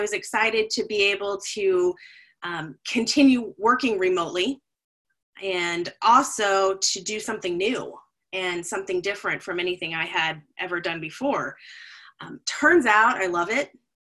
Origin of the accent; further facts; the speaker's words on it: Alaska, United States; also born or lived in New York, United States; I am originally from Alaska, and so I started teaching. I taught public speaking for many years at the University of Alaska Fairbanks. And from there, I moved on to a college in upstate New York